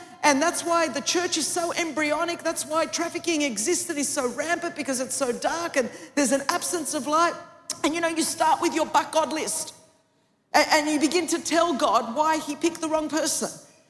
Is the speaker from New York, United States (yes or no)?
no; California, United States; now in Dallas, United States; I'm like from California. We do more than talk to bushes. But anyway, you're in Dallas now.